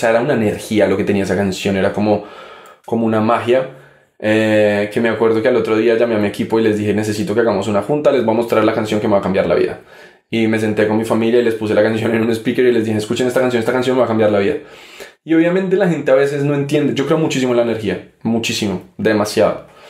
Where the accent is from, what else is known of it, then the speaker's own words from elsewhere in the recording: Ibagué, Tolima, Colombia; Yo soy de Colombia, de Ibagué